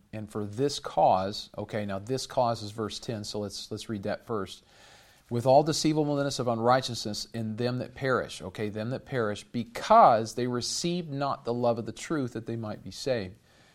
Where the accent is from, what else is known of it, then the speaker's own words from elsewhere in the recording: United States; I mean, yeah, I grew up in America, so I kind of know what, you know, Jesus is about and stuff like that.